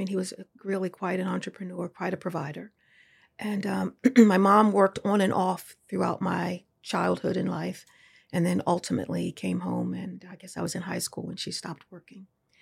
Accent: Baltimore, Maryland, United States; So I am a native Baltimorean, a native and proud Baltimorean.

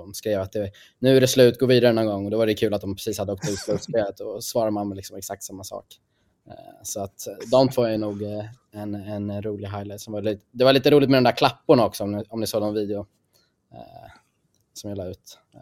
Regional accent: Stockholm, Stockholm County, Sweden; jag är från Stockholm, jag har bott här hela livet.

